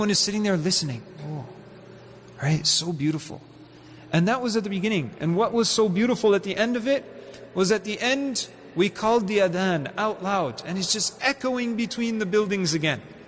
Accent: Canada; I'm Canadian. Get me out of here, right?

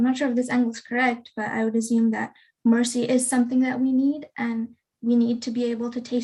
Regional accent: Canada; I'm from Canada.

